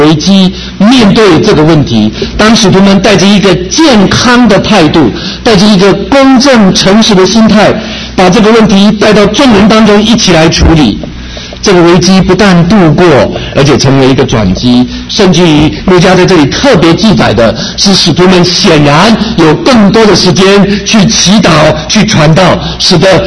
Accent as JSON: {"language": "Chinese", "country": "China", "said": "不是我们中国人所说的黑箱子作业"}